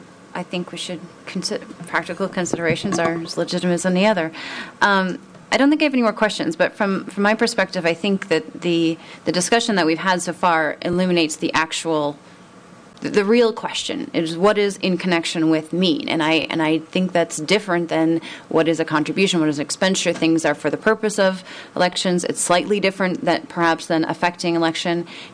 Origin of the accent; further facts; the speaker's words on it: Minnesota, United States; I'm a Minnesotan.